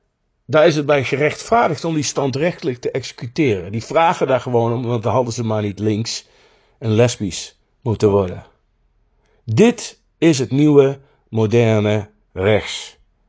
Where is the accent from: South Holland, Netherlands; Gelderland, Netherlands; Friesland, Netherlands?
Gelderland, Netherlands; Nijmegen; Ik ben geboren en getogen in Nijmegen en woon daar nog steeds.